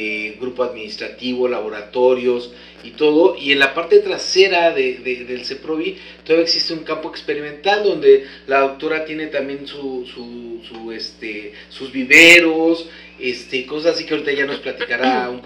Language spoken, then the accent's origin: Spanish; Mexico City, Mexico; Yo también llegué de la Ciudad de México